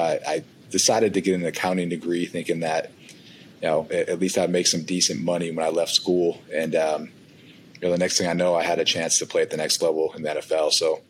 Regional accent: Buffalo, New York, United States; So born and raised in Buffalo, New York. I was the middle of the five brothers.

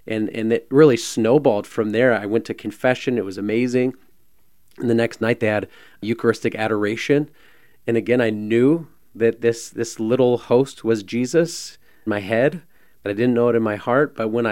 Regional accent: Texas, United States; accent: Southern drawl; So I grew up in South Texas, as you can tell by my thick Southern drawl today.

